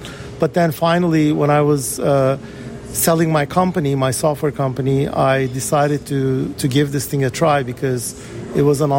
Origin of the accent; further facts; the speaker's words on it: Istanbul, Turkey; I grew up in Istanbul, Turkey, from a family that came from southeastern Turkey, which is my mother's side, and my father's side came from the western side near the Greek side.